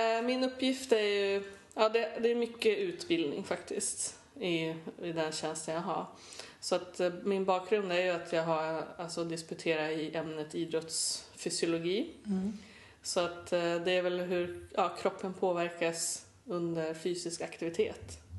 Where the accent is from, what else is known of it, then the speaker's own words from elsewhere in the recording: Skellefteå, Västerbotten County, Sweden; Jag är från Norrland, Skellefte.